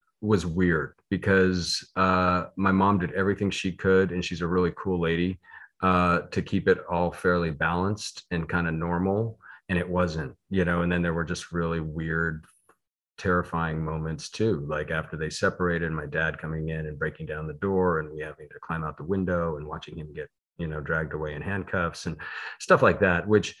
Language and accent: English; Pasadena, California, United States; born there; I was born in Pasadena, California, and was born to a nice kind of middle class, middle class family.